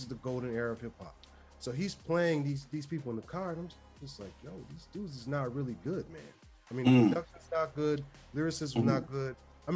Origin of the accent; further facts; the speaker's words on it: Rochester, New York, United States; now in Nashville, United States; I'm originally from upstate New York, Rochester, New York, and I currently live in Nashville, Tennessee.